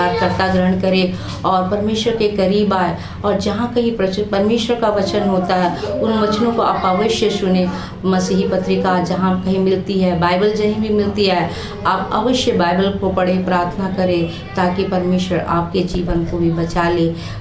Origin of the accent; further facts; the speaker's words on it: Jharkhand, India; मैं झारखंड की रहने वाली हूँ और मैं हिंदू बैकग्राउंड से आती हूँ